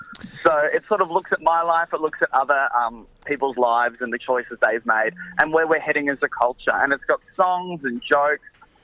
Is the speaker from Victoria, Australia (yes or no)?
yes; Melbourne, Victoria, Australia; even though we all know I grew up in Melbourne and I'll die.